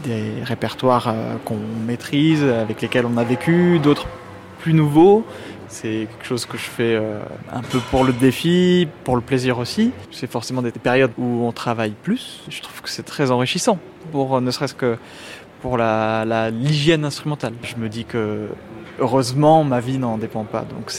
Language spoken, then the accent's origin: French; France; C'est quelque chose dont on peut être fier, en tant que Français. C'est très excitant de savoir qu'on est 6 Français.